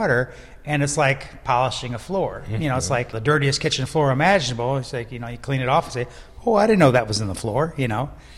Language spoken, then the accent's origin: English; Louisville, Kentucky, United States; I grew up in Louisville. Right. There were Devonian fossils in my neighborhood.